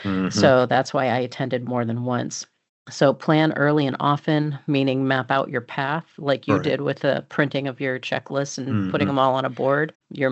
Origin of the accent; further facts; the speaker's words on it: Massachusetts, United States; So for instance, my home state is Massachusetts